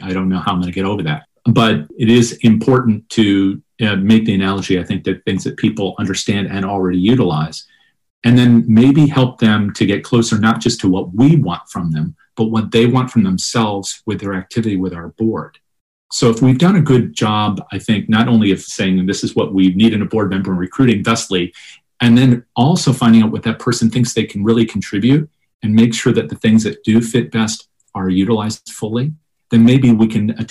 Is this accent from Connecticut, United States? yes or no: yes; Connecticut, United States; And I'm from Connecticut, so there are a lot of things I don't talk about. I grew up in a very puritanical kind of world.